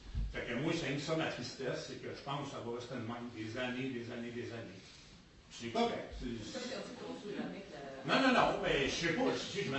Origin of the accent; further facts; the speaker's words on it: Verdun, Quebec, Canada; born there; Puis moi, je suis né à Verdun